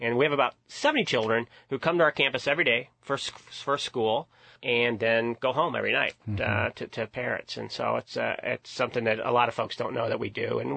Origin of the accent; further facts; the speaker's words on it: Charleston, United States; Grew up in Church of God, born and raised in Charleston, and I was scared of the devil from my earliest memories.